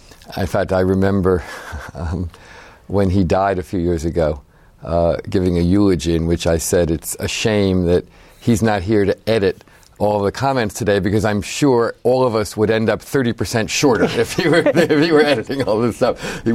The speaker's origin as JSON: {"language": "English", "town": "Nutley", "region": "New Jersey", "country": "United States", "tie": "born or raised there", "also_born_or_lived": "Passaic", "said": "I grew up in Passaic, New Jersey, and grew up in a nearby town called Nutley, New Jersey, which is these days, I think, best known as the hometown also of Martha Stewart."}